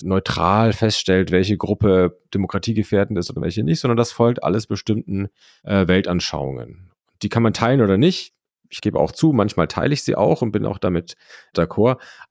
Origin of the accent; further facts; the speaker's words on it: Bavaria, Germany; Also ich bin in Bayern aufgewachsen, mir ist es auch geläufig.